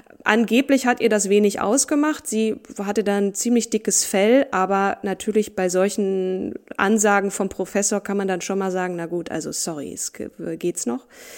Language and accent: German; Marburg, Hesse, Germany; born there; zunächst in meiner Geburtsstadt Marburg